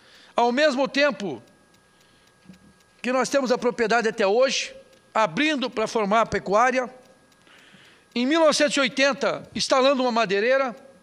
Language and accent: Portuguese; Santa Catarina, Brazil; moved away as an adult; also born or lived in Rondônia; Nós, senhor presidente, se mudamos de Santa Catarina para o estado de Rondônia, na época do território, em 1977.